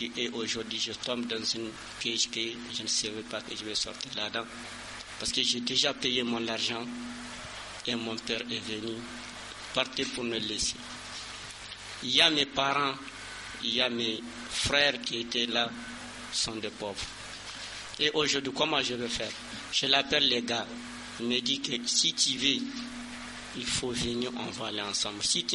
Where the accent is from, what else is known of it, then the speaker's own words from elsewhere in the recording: Gao, Mali; Moi, je suis de Gao.